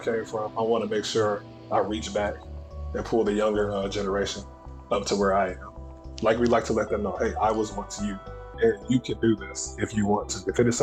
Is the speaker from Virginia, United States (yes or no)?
no; Atlanta, Georgia, United States; Once upon a time, I grew up in Atlanta in a minority community where not a lot of pilots look like me.